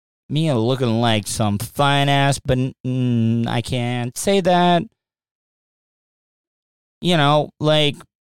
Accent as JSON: {"language": "English", "region": "the South", "country": "United States", "tie": "born or raised there", "said": "You know, growing up in the South, I've been to a lot of butchering of a cow from start to finish"}